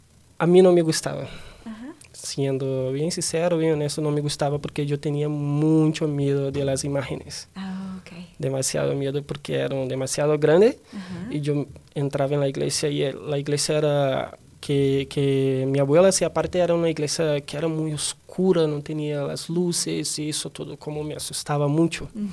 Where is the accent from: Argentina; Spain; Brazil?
Brazil; Rio de Janeiro; Spanish is a second language; yo nací en Brasil, en Rio de Janeiro, entonces nací y crecí ahí. Tuve una criación como con un trasfondo católico